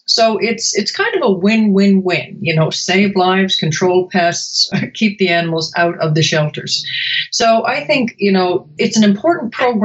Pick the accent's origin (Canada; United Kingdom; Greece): Canada; moved away as an adult; now in Chicago, United States; I came to Chicago from Canada, actually, about 20 odd years ago, which means I'm roughly 20 years old. Kidding.